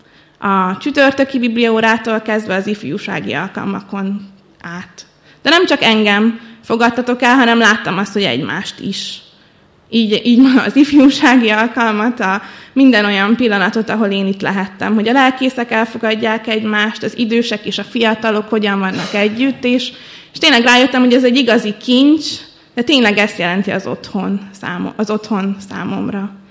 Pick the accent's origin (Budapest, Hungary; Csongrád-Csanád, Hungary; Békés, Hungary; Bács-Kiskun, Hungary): Bács-Kiskun, Hungary; Kiskunhalas; Én kiskunhalasi származású vagyok, nem keresztény családban nőttem fel, katolikusnak kereszteltek.